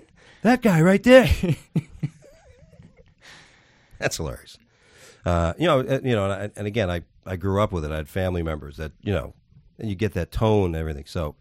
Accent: Florida, United States; Mostly down in this area.

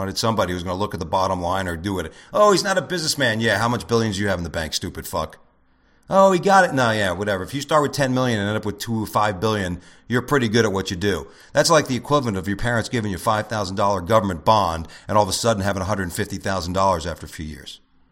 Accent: Florida, United States; also born or lived in New York; not too far from where I grew up as a kid in South Florida when I moved from New York.

